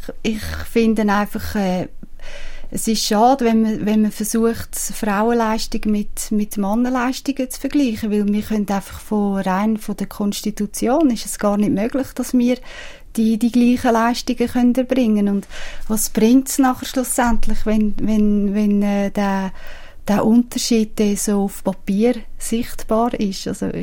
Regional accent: Engelberg, Obwalden, Switzerland; ich bin in Engelberg aufgewachsen und was haben wir dort gemacht? Wir sind Skifahren im Winter.

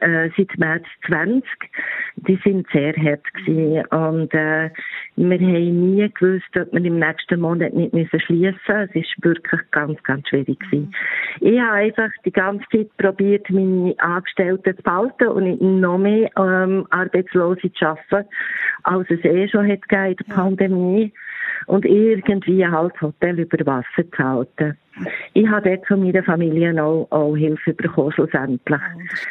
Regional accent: Switzerland; wie man das als Schweizer so macht

